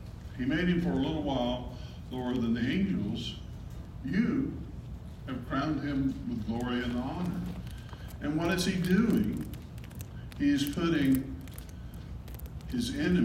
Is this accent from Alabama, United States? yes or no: yes; Alabama, United States; I'm a redneck from Alabama that can't speak English very well, much less Greek.